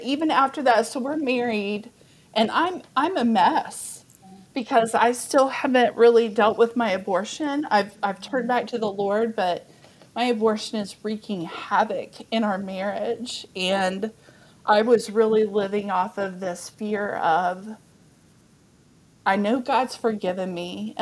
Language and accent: English; Amarillo, Texas, United States; also born or lived in Dallas; Yeah, I'm from Texas. Okay. And so I was living in, I grew up in Amarillo, Texas, and I had moved away to Dallas.